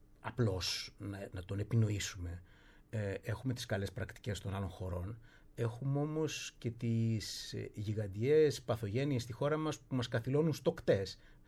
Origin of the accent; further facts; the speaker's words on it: Thessaly, Greece; μοντέλο ανασυγκρότησης της Θεσσαλίας. Γι' αυτό πρέπει να τα προλάβουμε όλα αυτά. Το λέω όχι μόνο για την πατρίδα μου